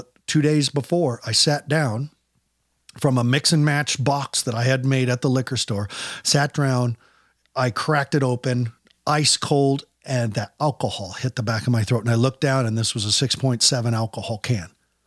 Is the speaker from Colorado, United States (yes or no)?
yes; Longmont, Colorado, United States; also born or lived in Denver / Aurora / Lakewood; raising my children in Boulder, Colorado, growing up in Longmont, Colorado, having lived in Denver and Aurora and Lakewood, I love Colorado.